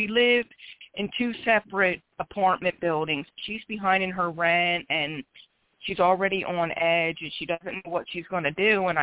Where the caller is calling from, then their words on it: Philadelphia, Pennsylvania, United States; I'm calling from Philadelphia, PA.